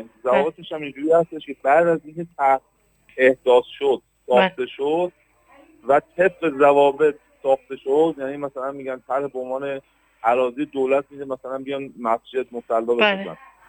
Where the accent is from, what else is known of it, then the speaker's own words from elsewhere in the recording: Hamadan, Iran; افتخار من به عنوان یک همدانی اینه